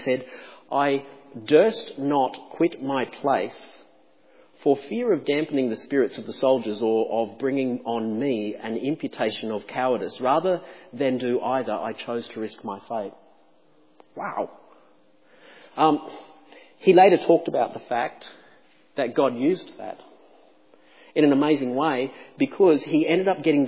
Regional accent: Australia; now in United States; I grew up in Australia, and so I am the naive Australian.

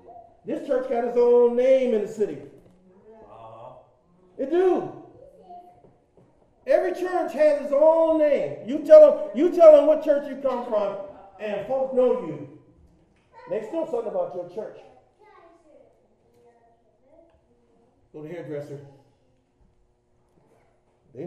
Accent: Youngstown, Ohio, United States; Okay, so where are you from? Youngstown.

